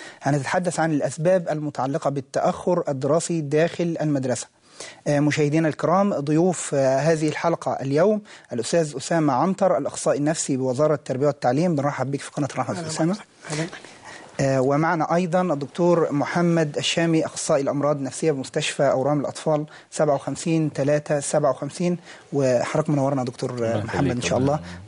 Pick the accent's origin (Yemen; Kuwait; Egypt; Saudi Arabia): Egypt; ولكن احنا عايزين نناقش الفروق الفردية خاصة في مجتمعنا المصري